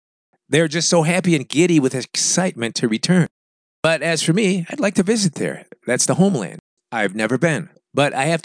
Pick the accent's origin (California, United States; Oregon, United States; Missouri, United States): California, United States; Los Angeles; I kept meeting people at various Salvadorian cultural events in my hometown of Los Angeles, USA.